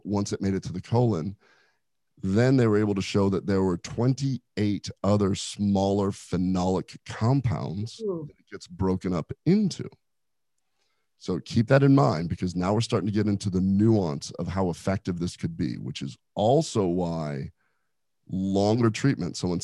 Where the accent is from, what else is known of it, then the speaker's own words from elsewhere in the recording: Nebraska, United States; I'm from Nebraska originally.